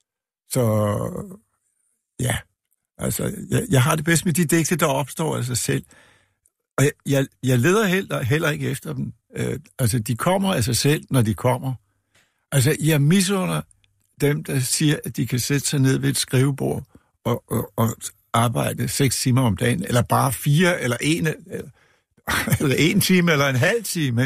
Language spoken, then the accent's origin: Danish; Frederiksberg, Capital Region of Denmark, Denmark; born there; altså jeg blev født på Frederiksberg